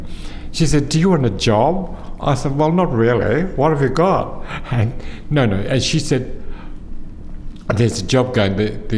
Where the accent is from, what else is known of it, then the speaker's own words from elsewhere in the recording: Darwin, Northern Territory, Australia; I'm from Darwin. I'm a Larrakia person. I was born in 1952 in May.